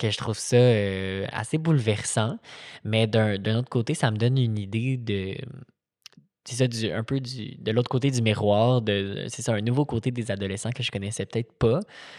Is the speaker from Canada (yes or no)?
yes; Quebec City, Quebec, Canada; Moi, je viens de Québec, fait que je me sentais très interpellée par le sujet